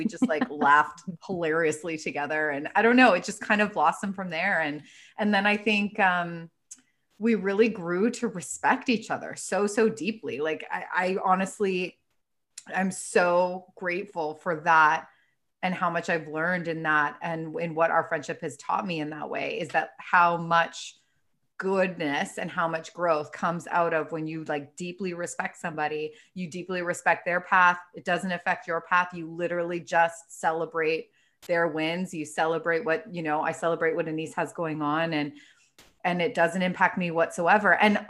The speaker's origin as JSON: {"language": "English", "town": "Calgary", "region": "Alberta", "country": "Canada", "said": "I'm originally from Calgary and I had recently, like within a couple months, had just moved back to Canada from Australia."}